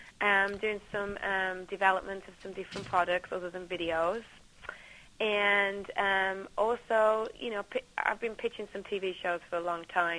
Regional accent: Birmingham, West Midlands, United Kingdom; I'm from Birmingham. I'm from Birmingham. I'm from the middle of the country. And I started talking like this on the TV, and everybody knew where I was from.

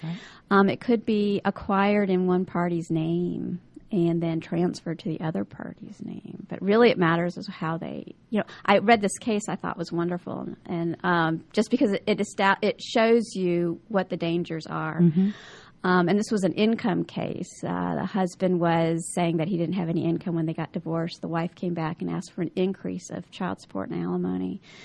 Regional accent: California, United States; well, and I was raised in California, and it's a lot different there

